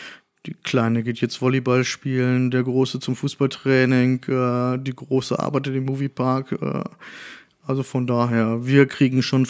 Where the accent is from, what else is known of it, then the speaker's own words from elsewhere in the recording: Dortmund, North Rhine-Westphalia, Germany; Ich vermisse auch als Dortmunder